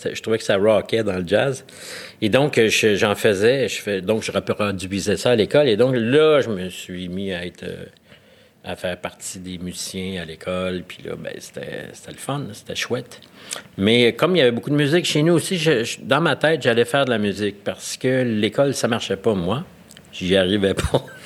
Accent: L'Île-Bizard, Quebec, Canada; Et à 8 ans, je suis parti dans le West Island, à l'île Bizarre, puis là, j'ai grandi dans le West Island. Donc, grandi sur le bord de l'eau, le bord du lac des Deux-Montagnes

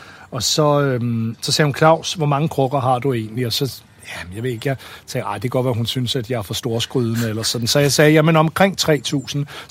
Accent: Valby, Capital Region of Denmark, Denmark; Jeg voksede op i Valby, først i en lejlighed, og så i et lille rækkehus.

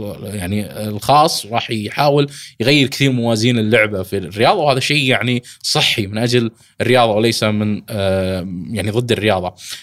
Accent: Saudi Arabia; أفضل نموذج لنا كسعوديين لموضوع الخصخصة نموذج الإسباني

